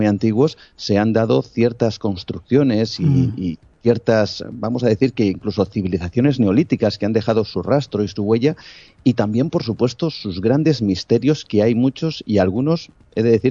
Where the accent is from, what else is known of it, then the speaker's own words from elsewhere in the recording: Spain; como periodista, un español, ¿qué hace un español preguntándonos por ciertas cosas